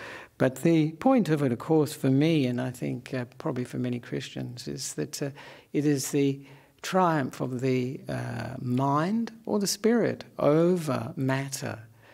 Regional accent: Perth, Western Australia, Australia; born there; also born or lived in Sri Lanka; I'm an Australian monk who was born in Perth

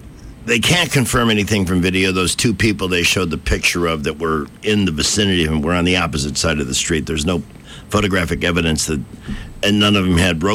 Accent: Chicago, Illinois, United States; I'm from Chicago.

